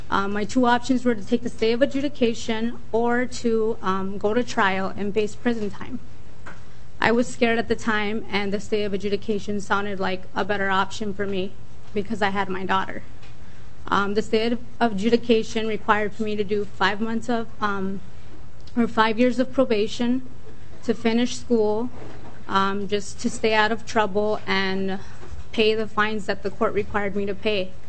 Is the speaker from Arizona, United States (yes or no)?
no; Willmar, Minnesota, United States; I'm from Wilmer, Minnesota